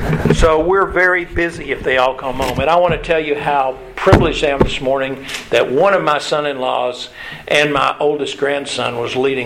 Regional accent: Kentucky, United States; And I grew up there in Kentucky on a college campus. My high school, I went to Eastern Kentucky.

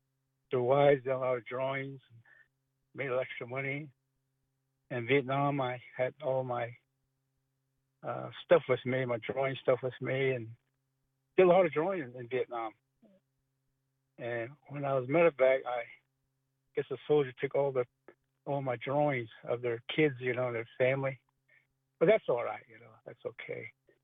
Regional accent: Shiprock, New Mexico, United States; I said, yes, I'm Navajo, Diné. Where are you from? I said, from Shiprock, New Mexico, Four Corners.

